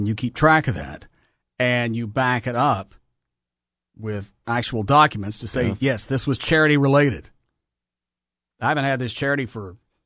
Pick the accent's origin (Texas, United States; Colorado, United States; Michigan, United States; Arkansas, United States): Texas, United States; Dallas; born there; I was born in Dallas. I think I got this.